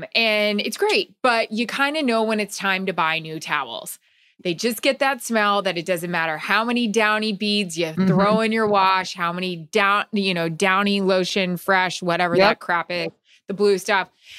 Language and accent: English; Florida, United States; So I grew up in Florida, as I'm itching myself right now. Grew up in Florida.